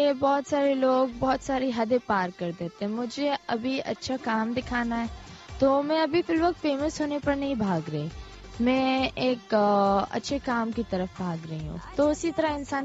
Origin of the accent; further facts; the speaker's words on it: Zimbabwe; میں زمبابوے میں پلی بڑی ہوں